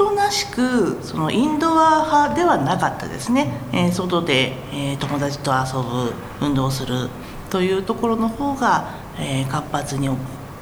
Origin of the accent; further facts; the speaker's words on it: Tokyo, Japan; 東京になります